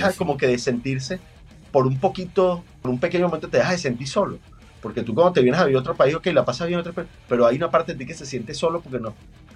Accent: Venezuela; Es mi país y ya, pues, y si yo lo critico al país, esté como esté, que no es culpa de nosotros los venezolanos en cierta parte

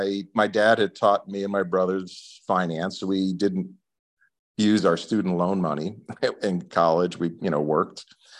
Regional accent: Connecticut, United States; And you know, I grew up in Connecticut. My dad was a teacher

